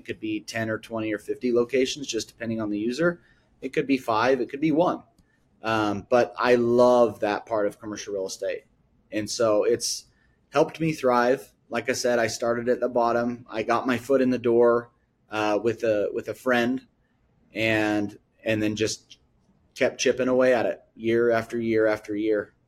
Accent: Salt Lake City, Utah, United States; So I'm from Salt Lake City, Utah. I live about 20 miles north of Salt Lake in a place called Kaysville. So Davis County. I was born and raised here.

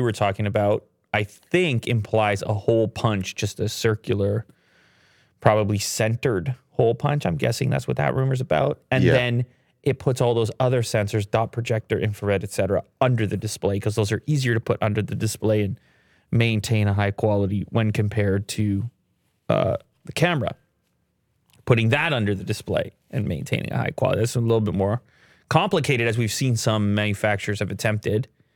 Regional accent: Canada; So I'm super Canadian this episode.

